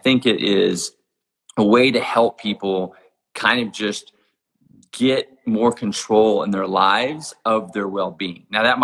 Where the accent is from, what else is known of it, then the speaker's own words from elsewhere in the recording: Jackson Hole, Wyoming, United States; where I see a lot of it in my hometown of Jackson Hole, Wyoming, is we have a lot of people who really live paycheck to paycheck